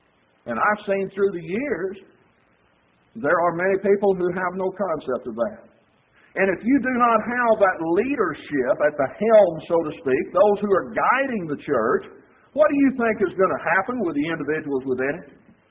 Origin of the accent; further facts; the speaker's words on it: Texas, United States; I'm from Texas. But brethren, there's goofiness coming out of there that I don't want to associate with Texas.